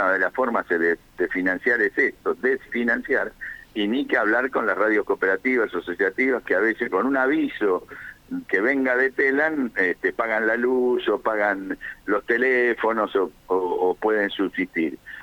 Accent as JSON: {"language": "Spanish", "country": "Argentina", "said": "lo vamos a padecer como argentinos"}